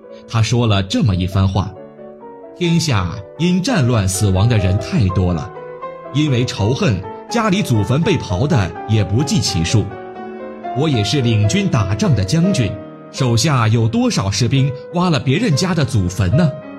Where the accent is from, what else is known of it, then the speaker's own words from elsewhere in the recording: Tibet, China; 小时候就对佛教有不共的信心。另一方面，我们藏地可以说家家户户都持诵观音心咒。